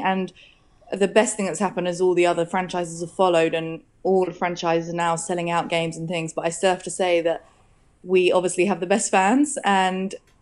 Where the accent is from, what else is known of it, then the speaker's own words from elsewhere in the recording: South East England, United Kingdom; I grew up in Hampshire